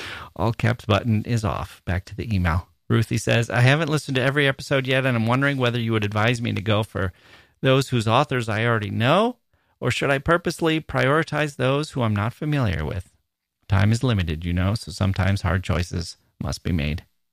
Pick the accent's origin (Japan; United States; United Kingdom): United Kingdom; England; So unlike the three-syllable version that I grew up with in England